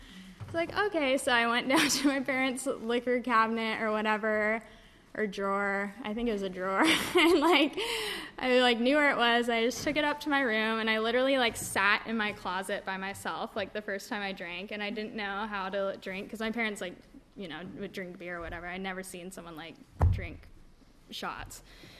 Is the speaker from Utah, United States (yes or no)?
yes; Salt Lake City, Utah, United States; And I grew up in Salt Lake City, Utah.